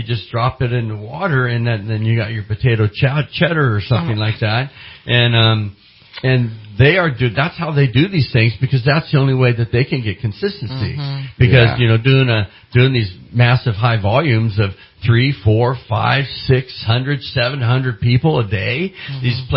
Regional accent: San Jose, California, United States; born there; I think that's where I was named after since I was born in San Jose.

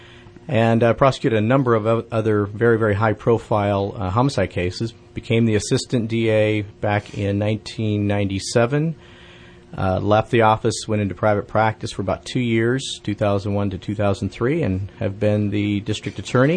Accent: Vacaville, California, United States; Well, I grew up in the Vacaville area, which is in the Bay Area.

